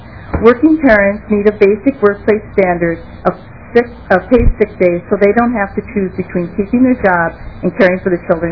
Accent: Rochester, United States; I'm from Rochester, and I'm a former family child care provider of over 28 years.

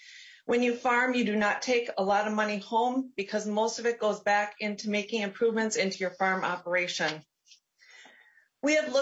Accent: Minnesota, United States; I'm from Chippewa County.

